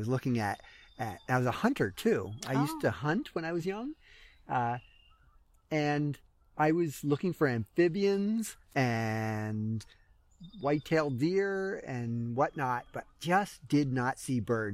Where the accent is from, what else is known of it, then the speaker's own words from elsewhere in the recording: Woodstock, New York, United States; I'm from Woodstock, New York.